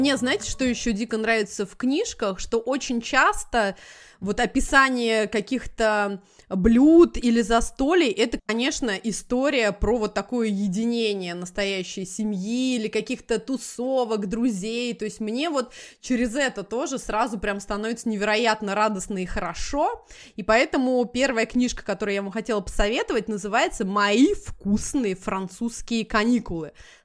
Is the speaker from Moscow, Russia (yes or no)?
yes; Moscow, Russia; а я как москвич